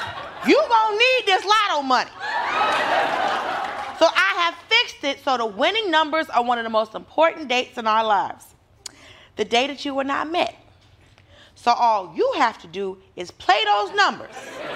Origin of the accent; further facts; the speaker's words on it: Georgia, United States; Tennessee? Negro, I'm from Georgia.